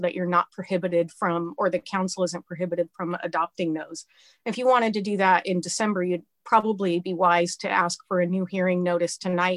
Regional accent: Black Diamond, Washington, United States; I live in Bellevue. And I grew up in Black Diamond

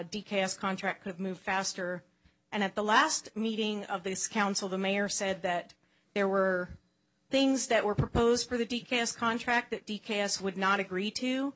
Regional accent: Black Diamond, Washington, United States; As someone who does have a regional focus but also grew up in Black Diamond

